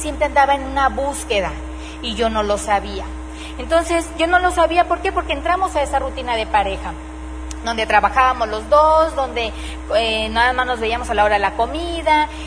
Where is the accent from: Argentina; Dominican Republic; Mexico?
Mexico; Ciudad Obregón, Sonora; donde la matriz estaba en Ciudad Obregón, de donde somos nosotros, de Sonora.